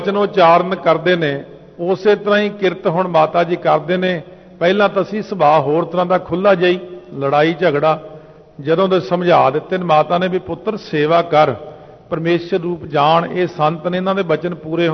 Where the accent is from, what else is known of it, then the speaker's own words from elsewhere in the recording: Patiala, Punjab, India; ਮੈਂ ਕਿਹਾ ਜੀ ਅਸੀਂ ਪਟਿਆਲੇ ਤੋਂ।